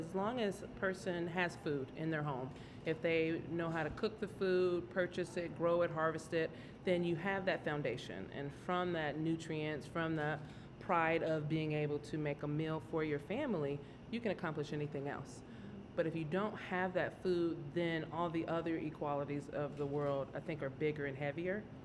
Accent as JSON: {"language": "English", "region": "Michigan", "country": "United States", "tie": "born there", "also_born_or_lived": "New York / Florida / Oklahoma / Mississippi", "said": "So I was born in the Midwest in Michigan. I lived there in New York. Florida, went to college in Oklahoma, but family has always been the Delta, Mississippi."}